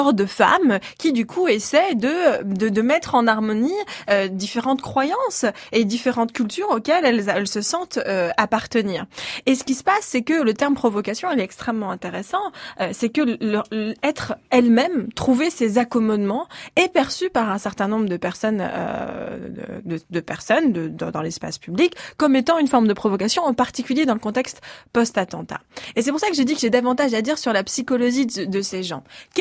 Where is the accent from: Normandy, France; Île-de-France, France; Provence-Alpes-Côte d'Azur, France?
Provence-Alpes-Côte d'Azur, France; Moi, je suis originaire de la région de Nice.